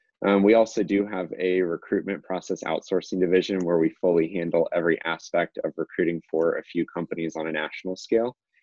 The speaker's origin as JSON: {"language": "English", "town": "Tampa", "region": "Florida", "country": "United States", "tie": "born or raised there", "said": "I'm born and raised in Tampa and saw a lot about how tech companies were moving here"}